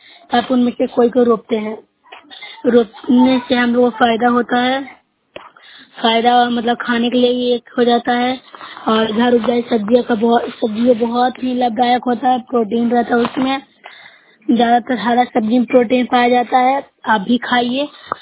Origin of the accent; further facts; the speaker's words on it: Bihar, India; मैं नुरसा ब्लॉक से हूँ, जिला नालंदा की निवासी हूँ।